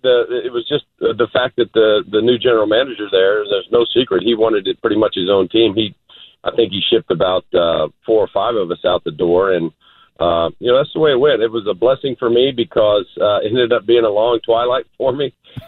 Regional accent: Houston, Texas, United States; And my hometown team called me off the out of the house to come down there and pitch. And I probably had 3 of my best years at my advanced age pitching for the Astros

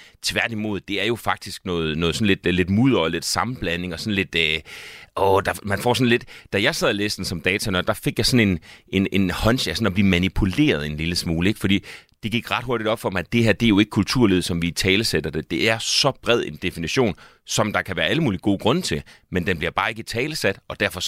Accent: Region of Southern Denmark, Denmark; Altså, jeg er fra Sønderjylland. Alt andet end landmand dernede er jo noget hemstregim

